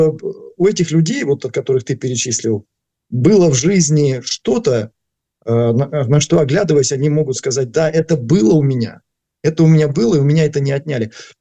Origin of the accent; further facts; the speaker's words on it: Luhansk Oblast, Ukraine; И так как ты помнишь, я из Луганской области, тогда Ворошиловградская.